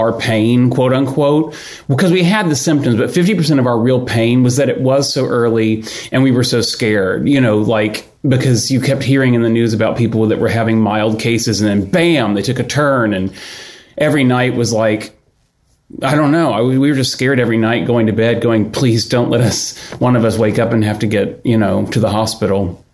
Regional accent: Houston, Texas, United States; moved away as an adult; I grew up in Houston.

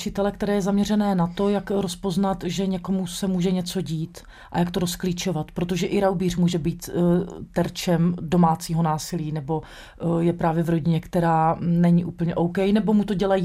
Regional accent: Moravia, Czechia; Já jsem z Moravy, takže tam se Velikonoce slaví obzvlášť

